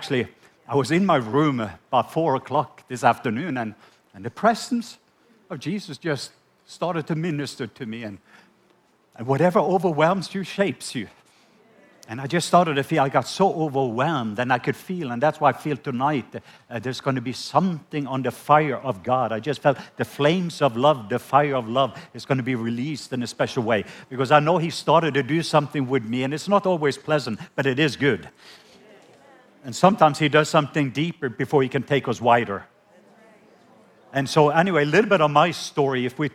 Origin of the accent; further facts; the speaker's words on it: Norway; I am from the country of Norway. So yes, born and raised in Norway.